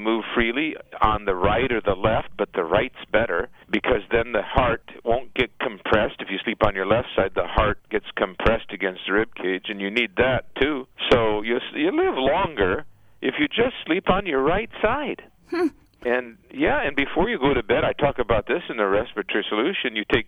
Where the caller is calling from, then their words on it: Chicago, Illinois, United States; From Chicago, where, you know, there's no strangers to respiratory and stuffy nose